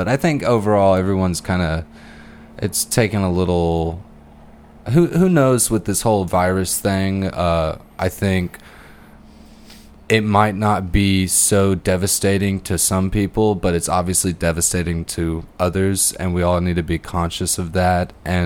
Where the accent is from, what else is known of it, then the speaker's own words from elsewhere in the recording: Bastrop, Texas, United States; I was born here, but I grew up in Bastrop.